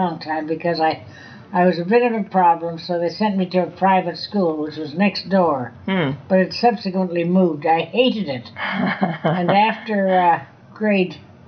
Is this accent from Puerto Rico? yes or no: no; Victoria, British Columbia, Canada; also born or lived in Vancouver; Well, I lived in Victoria most of my young life, but Victoria and Vancouver, where I lived part of the time to go to university. I left when I was about 35. I spent half my life in Victoria and Vancouver, and the other half in Ontario.